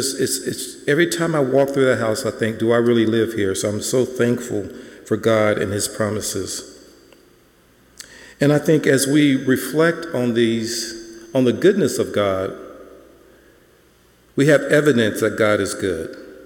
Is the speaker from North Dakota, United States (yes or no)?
no; Louisiana, United States; I remember growing up in Louisiana. We weren't the poorest of the poor, but we were poor.